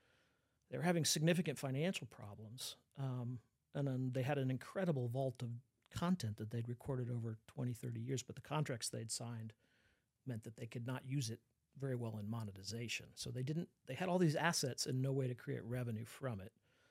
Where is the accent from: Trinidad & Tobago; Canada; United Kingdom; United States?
United States; Austin, Texas; Like I grew up in Austin, Texas, so I've been around live music my whole life.